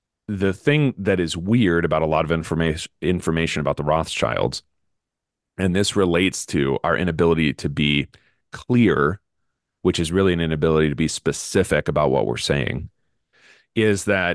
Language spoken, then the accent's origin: English; Scotland, United Kingdom; I am Scottish.